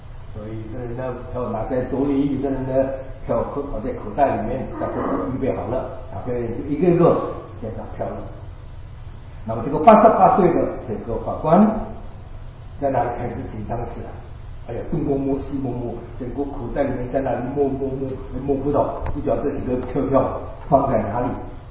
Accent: China; 我们中国人的农历年是下个礼拜

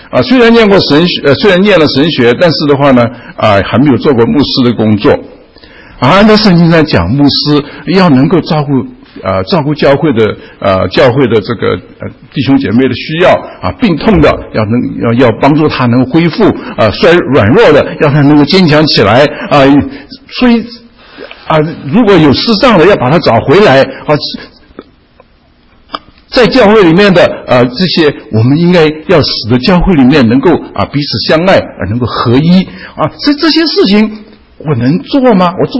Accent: China

